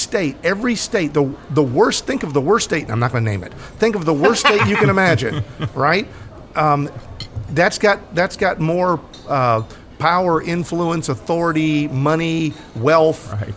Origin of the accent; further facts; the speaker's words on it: United States; born there; but I'm an American. I was born in America. I love this country. I don't want to go anywhere else.